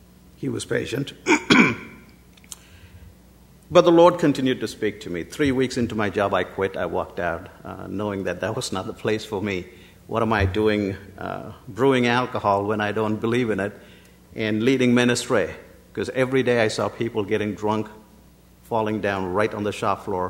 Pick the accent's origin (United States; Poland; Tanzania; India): India; grew up in the assemblies, didn't know anything else but the assemblies growing up in India.